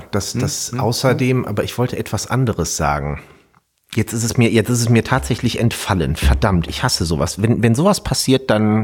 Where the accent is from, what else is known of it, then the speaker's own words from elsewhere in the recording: Meerbusch, North Rhine-Westphalia, Germany; wir kommen ja hier aus Meerbusch, sind ja direkt bei Düsseldorf.